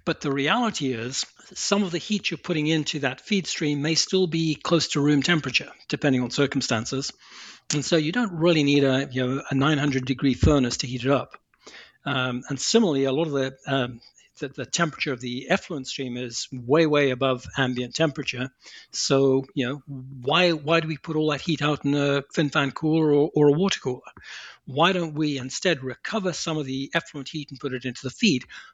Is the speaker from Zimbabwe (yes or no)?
yes; Zimbabwe; moved away as an adult; also born or lived in England; So going back to the very beginning, I was born in Africa, what is now Zimbabwe, although back then it was Rhodesia. I went through high school there and then moved to England to the University of Cambridge